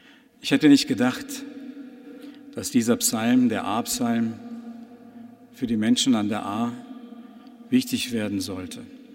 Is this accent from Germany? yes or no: yes; Rhineland-Palatinate, Germany; Als vor jetzt bald 2 Jahren in meiner Heimat die Ahr zur fürchterlichen Flut wurde